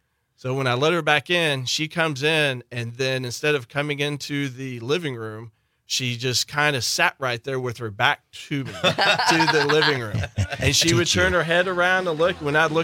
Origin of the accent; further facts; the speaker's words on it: Missouri, United States; I'm originally from Missouri.